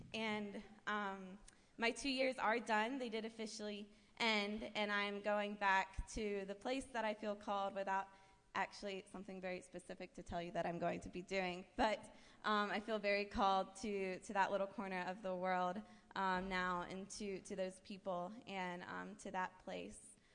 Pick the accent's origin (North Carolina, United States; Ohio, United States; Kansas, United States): North Carolina, United States; Boone; moved away as an adult; now in Tijuana, Mexico; I am originally from Boone, born and raised 23 years before then. I moved to Tijuana after graduating from Appalachian State University.